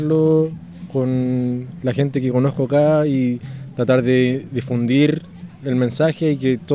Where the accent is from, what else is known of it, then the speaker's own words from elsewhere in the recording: Chile; moved away; Porque nosotros como chilenos aquí viviendo en el extranjero hace poco sentimos que tenemos que estar apoyando a la gente que está en Chile